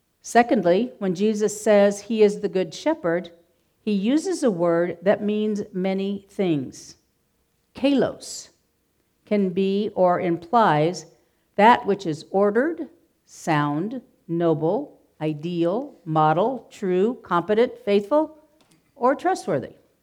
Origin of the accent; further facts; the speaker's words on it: Hemet, California, United States; As you know, I grew up in Hemet, like about 107 years ago. And at that time, Hemet was an agricultural community.